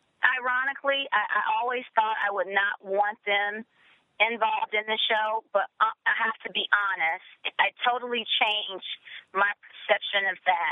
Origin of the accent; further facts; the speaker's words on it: Chattanooga, Tennessee, United States; My husband's from Bangladesh. You know, I'm from Chattanooga, Tennessee.